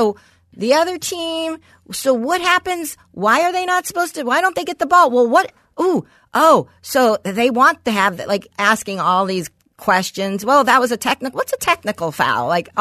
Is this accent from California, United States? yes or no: yes; West Hills, California, United States; It's a block from where I grew up in West Hills.